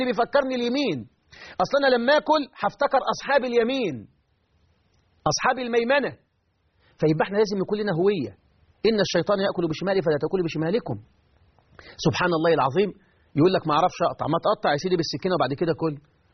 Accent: Egypt; انا مسلم، انا مصري مسلم.

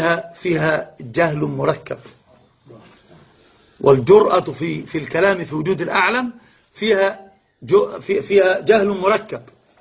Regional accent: Egypt; الدين في كل شيء عندنا في مصر بالذات، البلد العريق العظيم

